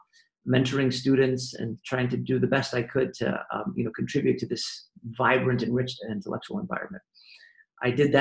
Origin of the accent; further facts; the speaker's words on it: Colorado, United States; also born or lived in Illinois; I was born in Illinois and grew up in Colorado, and I grew up in a household of parents, both of whom are academics.